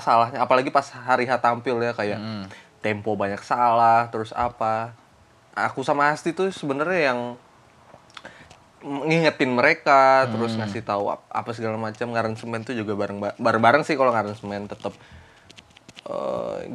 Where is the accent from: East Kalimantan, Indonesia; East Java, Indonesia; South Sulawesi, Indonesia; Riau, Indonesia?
East Kalimantan, Indonesia; Samarinda; now in Yogyakarta, Indonesia; Dari tahun pertama, dari masih gak ngerti bahasa Jawa. Kan saya orang Samarinda ya.